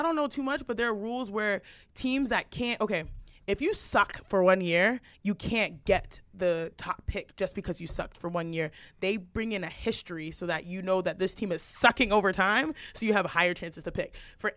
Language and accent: English; Nigeria; I'm Nigerian, so I'm tougher than Nigerian hair. I got some tough Nigerian.